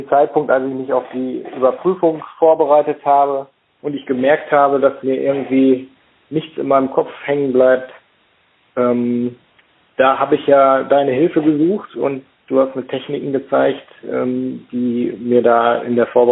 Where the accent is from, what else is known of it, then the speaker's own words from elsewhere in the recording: Paderborn, North Rhine-Westphalia, Germany; ich komme aus Paderborn.